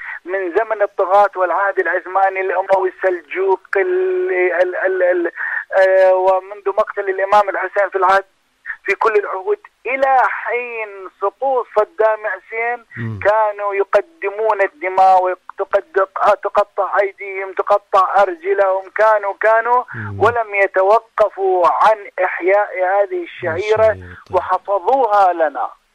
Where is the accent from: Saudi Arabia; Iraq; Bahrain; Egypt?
Iraq; نكتفي كعراقيين بأن نكرم ضيفنا